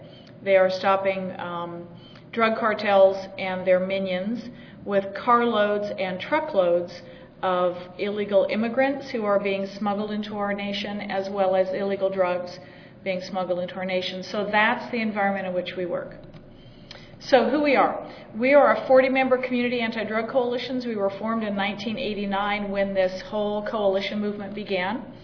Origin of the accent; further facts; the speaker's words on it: Oregon, United States; All right, there's another Oregon girl in the room.